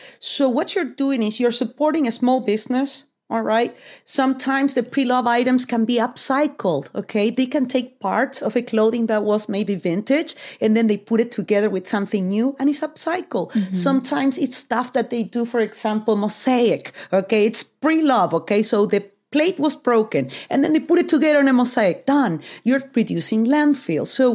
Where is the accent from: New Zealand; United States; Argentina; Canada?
Argentina; it is me coming from, I'm from Argentina